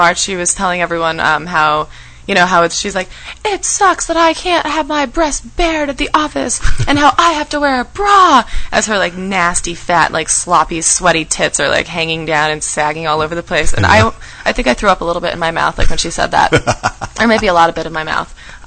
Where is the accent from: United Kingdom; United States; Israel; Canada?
United States; East Coast; Like, growing up on the East Coast, the water's so much colder.